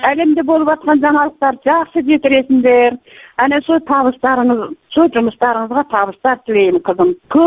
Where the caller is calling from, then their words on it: Kazakhstan; Men Qozog'istondanman o'zim.